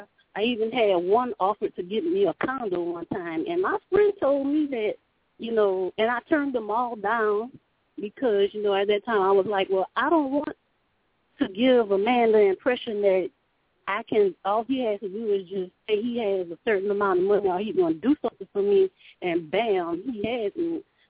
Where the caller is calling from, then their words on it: Louisiana, United States; I'm calling from Louisiana.